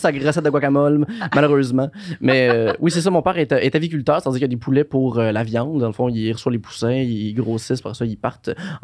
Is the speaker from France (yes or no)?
no; Sainte-Mélanie, Quebec, Canada; also born or lived in Joliette; je suis né à Sainte-Mélanie. Ben, je suis né à l'hôpital de Joliette, mais je viens de Sainte-Mélanie. J'ai grandi là, mon père a sa ferme là aussi, qui est à côté de Saint-Jean-de-Mata